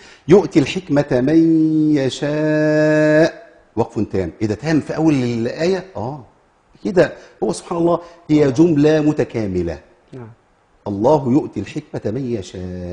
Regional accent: Egypt; عندنا في مصر

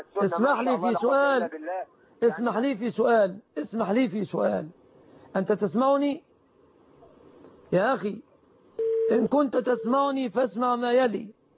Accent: Egypt; هذا وأسأل الله أن يحفظ بلادنا مصر آمنة مطمئنة،

